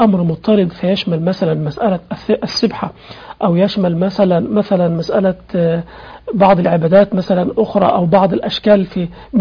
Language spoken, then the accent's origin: Arabic; Egypt; أنا كمصري عندنا في مصر